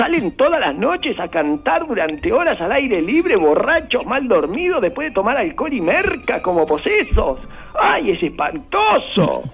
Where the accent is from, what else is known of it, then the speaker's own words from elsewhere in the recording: Uruguay; Esos somos los uruguayos opinando de la guerra.